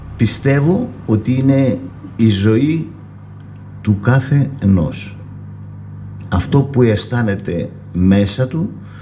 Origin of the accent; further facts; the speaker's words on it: Athens, Attica, Greece; also born or lived in Monastiraki, Evrytania; Δημοτικό τελείωσα στο χωριό μου στο μοναστηράκι, έφυγα 12 ετών από εκεί, της εποχής εκείνης, πήγαμε όλοι στην Αθήνα που ήταν τα αδέρφια μου.